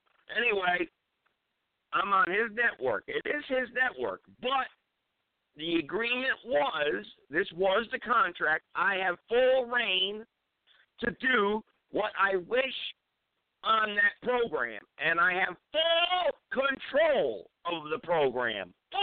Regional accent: Connecticut, United States; a spokesman from the Department of Corrections, maybe in my home state, the state of Connecticut

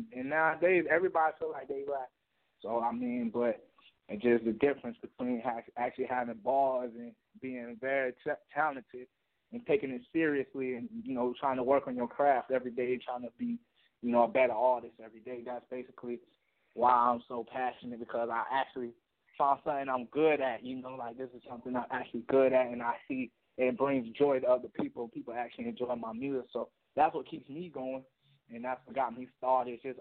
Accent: Florida, United States; I'm from Florida. I'm right here in Sarasota right now.

